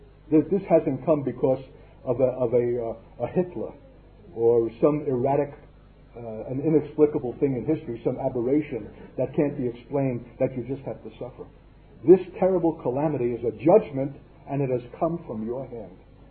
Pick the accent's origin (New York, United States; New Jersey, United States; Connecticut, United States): New York, United States; Brooklyn; born there